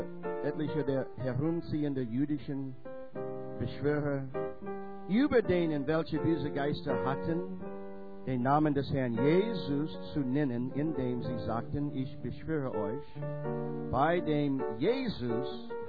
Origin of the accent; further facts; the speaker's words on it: United States; German is a second language; Ich bin Amerikaner.